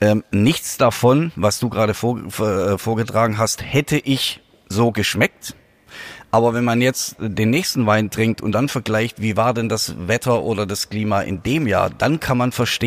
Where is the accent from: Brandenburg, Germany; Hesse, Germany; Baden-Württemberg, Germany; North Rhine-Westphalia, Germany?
Baden-Württemberg, Germany; Reutlingen; oder ich komme eigentlich aus Reutlingen, das ist ungefähr 40, 45 Kilometer südlich.